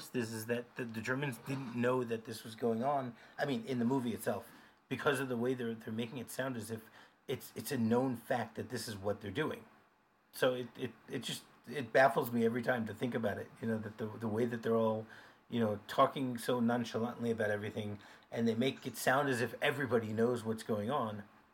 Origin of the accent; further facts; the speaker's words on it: Michigan, United States; I grew up in Michigan. I know the same.